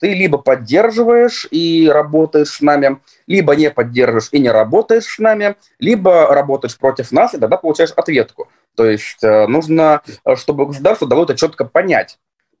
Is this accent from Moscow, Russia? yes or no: no; Saint Petersburg, Russia; Родился я в Ленинграде. Город, конечно же, совершенно удивительный. Я родился в нем, я живу в нем, я люблю его.